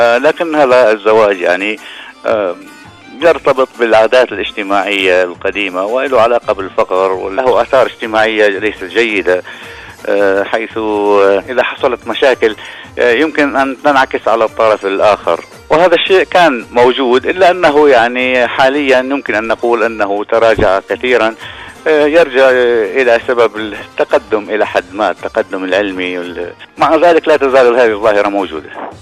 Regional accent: Syria; من سوريا.

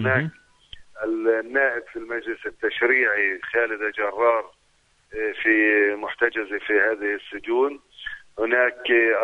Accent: Palestine; وهذا يستدعي بصراحة شديدة أن نأخذ نحن كفلسطينيين أولا على محمل من الجد قضية الأطفال

